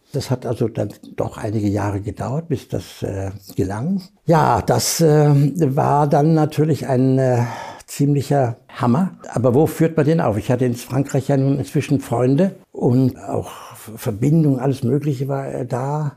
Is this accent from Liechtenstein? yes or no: no; Germany; Also ich mied immer meinen Namen, oder mein Herkunftsland. Die stuften mich immer ein als Schweden oder als Engländer. Und ich versuchte also im Äußeren nicht als Deutscher aufzutreten